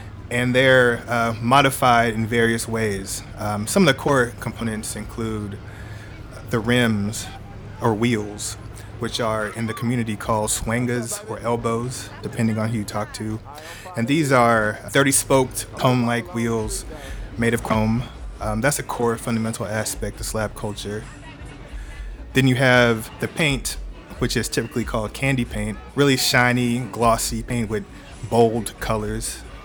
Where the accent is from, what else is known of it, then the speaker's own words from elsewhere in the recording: Houston, Texas, United States; So yeah, the … are my hometown heroes, as they are for everyone growing up in Houston and those communities.